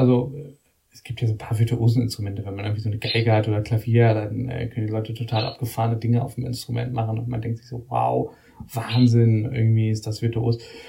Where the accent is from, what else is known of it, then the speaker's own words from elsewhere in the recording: Göttingen, Lower Saxony, Germany; ich komme aus Göttingen, das ist eine mittelgroße Stadt, würde ich mal sagen, jetzt nicht riesig, aber auch nicht wahnsinnig klein.